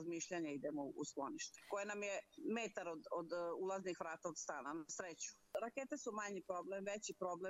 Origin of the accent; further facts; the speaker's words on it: Novi Sad, Vojvodina, Serbia; mi smo iz Novog Sada